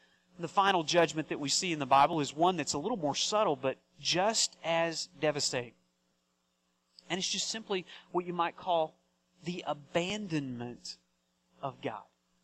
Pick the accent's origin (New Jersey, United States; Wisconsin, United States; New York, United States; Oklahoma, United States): Oklahoma, United States; Now, I grew up in Oklahoma, okay? So this was like a daily occurrence down there for us, all right?